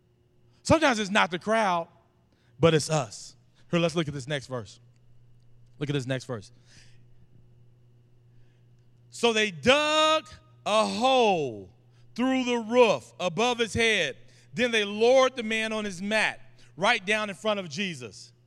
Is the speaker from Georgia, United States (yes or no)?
no; Guthrie, Oklahoma, United States; because we grew up in a small town, I grew up in Guthrie